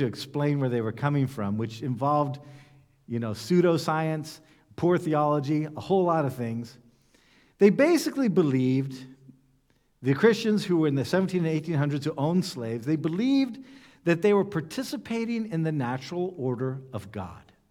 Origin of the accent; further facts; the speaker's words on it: United States; in my case, as you know, I come from the United States.